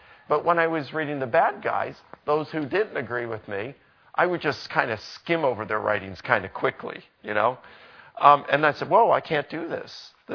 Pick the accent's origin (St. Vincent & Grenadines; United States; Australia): United States; Baltimore, Maryland; Now, I'm from Baltimore.